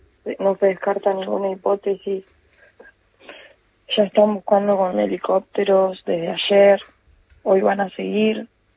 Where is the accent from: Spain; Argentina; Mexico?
Argentina; Comodoro Rivadavia, Chubut; Nosotros somos de Comodoro Rivadavia.